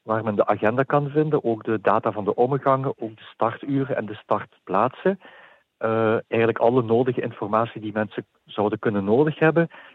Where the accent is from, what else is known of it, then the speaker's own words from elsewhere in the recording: Tongeren, Flanders, Belgium; Ik ben zelf geboren en getogen in Tongeren.